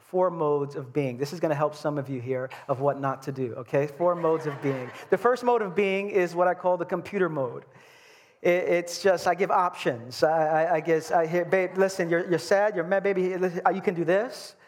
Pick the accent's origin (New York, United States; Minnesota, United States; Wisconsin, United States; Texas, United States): New York, United States; Brooklyn; I'm from Brooklyn.